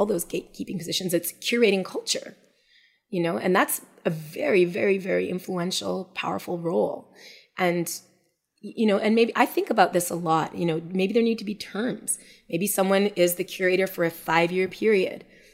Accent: Montreal, Quebec, Canada; we're both born and raised in Montreal and we both have, both of our dads come from Grenada

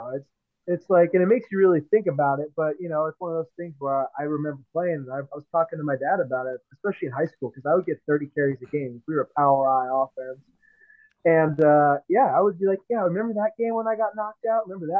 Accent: Seattle, Washington, United States; I'm a Seahawks man. I'm from Seattle originally.

